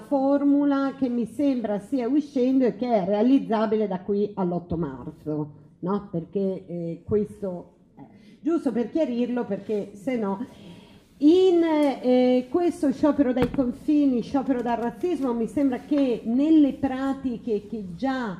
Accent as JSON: {"language": "Italian", "region": "Friuli-Venezia Giulia", "country": "Italy", "said": "essendo io una friulana pratica"}